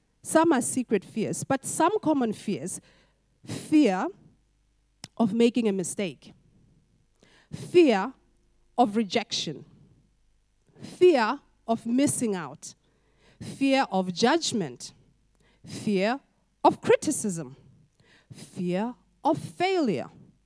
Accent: Botswana; back in my home country in Botswana

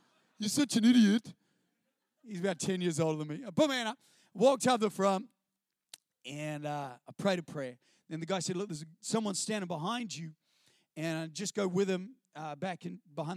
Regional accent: Christchurch, Canterbury, New Zealand; I'll tell you some of my story. I grew up in Christchurch, New Zealand.

